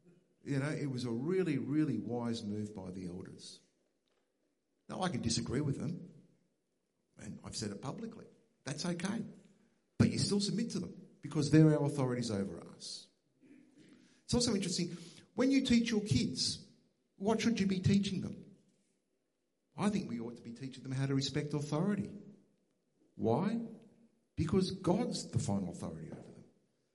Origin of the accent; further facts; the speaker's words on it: Australia; as an Australian, as a realist, I'm pretty cynical about our politicians.